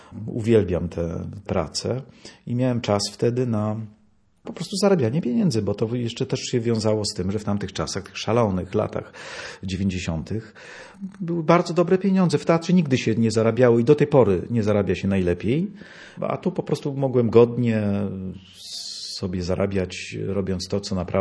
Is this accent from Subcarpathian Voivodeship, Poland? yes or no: no; Gdańsk, Pomeranian Voivodeship, Poland; Danka była z Katowic, ja z Gdańska, a spotkaliśmy się w Warszawie.